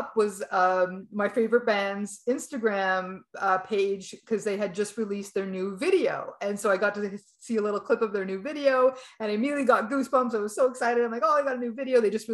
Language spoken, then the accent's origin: English; Winnipeg, Manitoba, Canada; I'm like, yeah, they're from Winnipeg, my hometown.